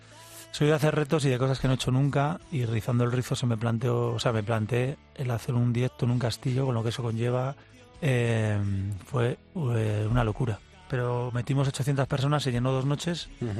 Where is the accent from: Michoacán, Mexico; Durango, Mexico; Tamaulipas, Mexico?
Tamaulipas, Mexico; Reynosa; Mi mujer contrató a una ronda de folclore de mi tierra, de Reynosa, y vinieron hasta aquí